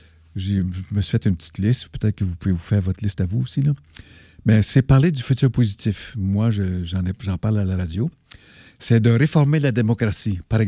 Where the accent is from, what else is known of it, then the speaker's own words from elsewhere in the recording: Quebec, Canada; parce que moi, je viens de l'Abitibi, là, que Rouyn-Noranda, ça pollue énormément d'arsenic